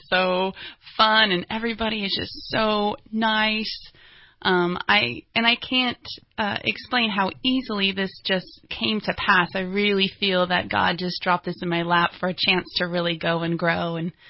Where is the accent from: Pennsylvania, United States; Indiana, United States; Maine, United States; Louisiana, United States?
Indiana, United States; Schererville; Well, I was born and raised in Indiana, a little town called Schererville. And but we were about an hour outside of Chicago, Illinois.